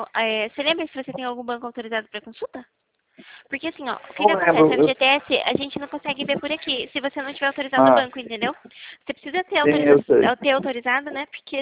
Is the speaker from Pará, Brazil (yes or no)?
no; São Paulo, Brazil; Eu sou do interior de São Paulo.